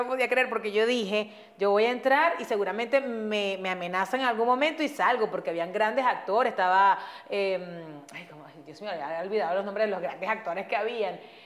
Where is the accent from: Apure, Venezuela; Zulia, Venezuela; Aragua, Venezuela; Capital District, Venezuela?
Zulia, Venezuela; Maracaibo; Supo hasta el primer día que yo dije, yo soy maracucha, y se me fue el cantado, ahí.